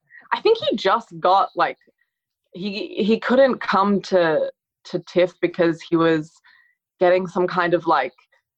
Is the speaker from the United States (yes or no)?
no; Australia; we're both from Australia.